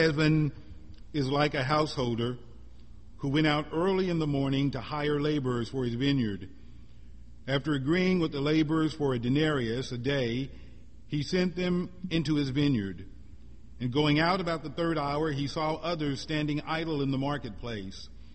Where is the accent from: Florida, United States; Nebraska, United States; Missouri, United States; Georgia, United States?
Missouri, United States; When I was a teenager growing up in Missouri